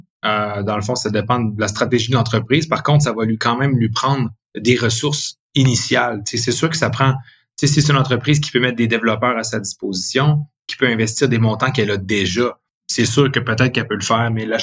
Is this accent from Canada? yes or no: yes; Quebec, Canada; Le contexte du fait qu'on est Québécois, on a souvent tendance à bâtir directement avec la vision de conquérir plus que le Québec